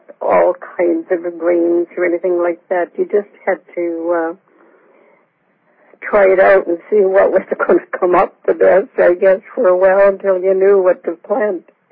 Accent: Gun, Alberta, Canada; born there; No, I was born in Alberta in a small town named of Gun. Gun, Alberta. It was just a village, I guess you could call it.

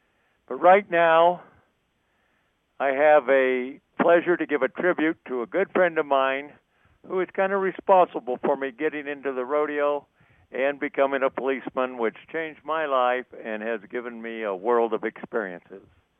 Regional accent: Cheyenne, Wyoming, United States; I, myself, was born here in Cheyenne, and we were friends from the first day of ninth grade

